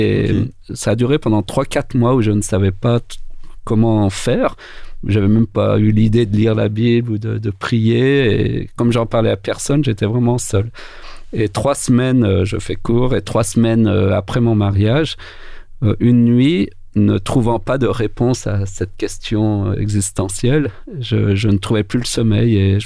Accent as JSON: {"language": "French", "country": "France", "tie": "born or raised there", "said": "j'ai grandi, j'ai grandi en France, mais j'étais rationnel, cartésien et athée."}